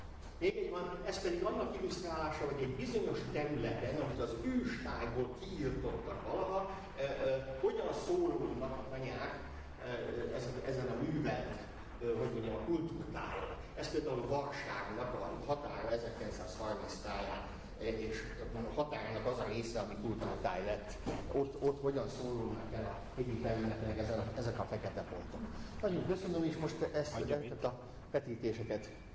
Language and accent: Hungarian; Vojvodina, Serbia; born there; aki a Bácskába születtem, olyan sík a föld, mint az asztal